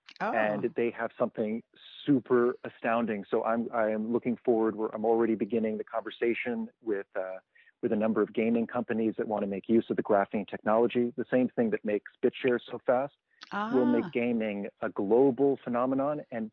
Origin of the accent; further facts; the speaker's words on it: Manhattan, New York, United States; born there; I'm a New Yorker, right? Uh-huh. You boil it down, I'm born in Manhattan.